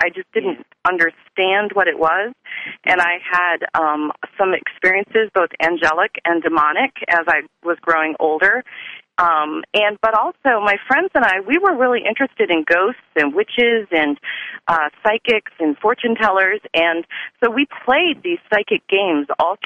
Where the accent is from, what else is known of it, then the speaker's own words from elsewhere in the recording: Michigan, United States; Yep, no, I was raised in Michigan. I was born into a Christian family. I was raised in the church.